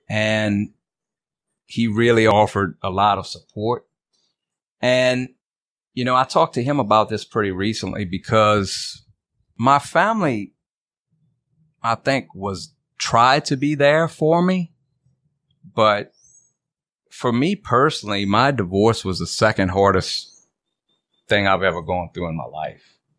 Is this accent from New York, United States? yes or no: no; Donaldsonville, Louisiana, United States; I'm from the dirty south, Donaldsonville, Louisiana, is where I was raised.